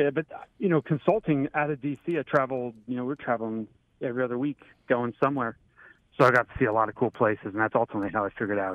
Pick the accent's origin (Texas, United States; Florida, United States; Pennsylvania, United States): Pennsylvania, United States; Allentown; also born or lived in Washington, D.C.; now in Atlanta, United States; I grew up in Allentown. So, Allentown, Pennsylvania, which is way north. It's much colder. And then I've been working my way south since then.